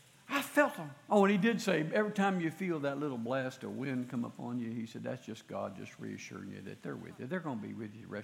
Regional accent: Florida, United States; I'm a pastor. I'm from Florida. I'm starting a new church.

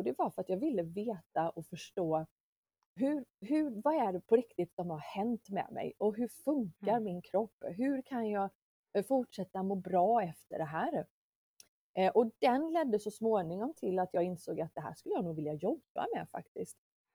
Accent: Jönköping, Jönköping County, Sweden; born there; also born or lived in Paris; som du sa. Jag finns i Jönköping. Jag är född här. Och jag bor här nu också. Jag var ifrån Jönköping strax efter gymnasiet under några år. Då bodde jag bland annat i Paris och pluggade där.

